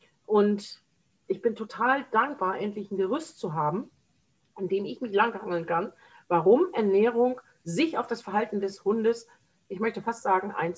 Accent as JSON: {"language": "German", "country": "Germany", "said": "So, aber mich als Deutsche macht man irgendwie mit französischem Essen glücklich"}